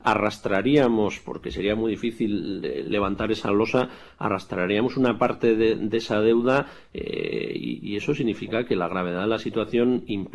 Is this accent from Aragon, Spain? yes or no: no; Tafalla, Navarre, Spain; con respecto a la posibilidad de crear uno de estos en Tafalla, en mi pueblo.